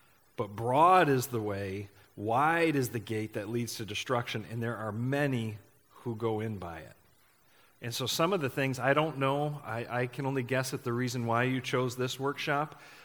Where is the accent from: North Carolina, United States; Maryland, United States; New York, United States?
New York, United States; Batavia; I hail from Batavia, New York. I'm a pastor there. Have been for 15 years.